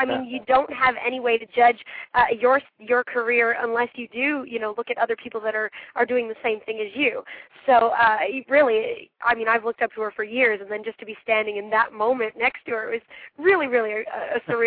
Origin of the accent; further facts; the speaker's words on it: Canada; of course, being Canadian, she's one that I really, you know, took a liking to right off the bat.